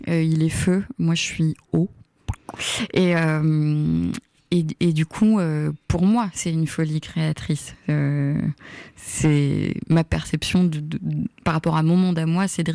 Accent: Normandy, France; J'ai grandi en Normandie, dans un petit village avec des vaches, etc.

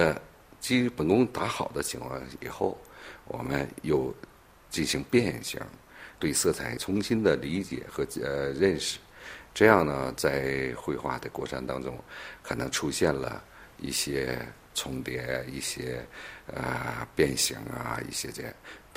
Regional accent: China; 我们中国的油画历史发展时间很短，100多年，但是呢我们中国人学习的非常严谨

